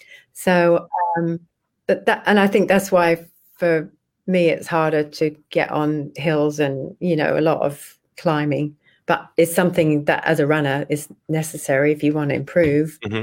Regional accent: England, United Kingdom; I'm from England.

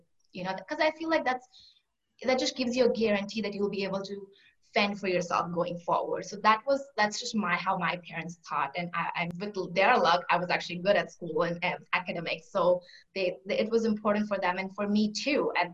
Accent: Mumbai, Maharashtra, India; I actually was born and brought up in Mumbai, Maharashtra.

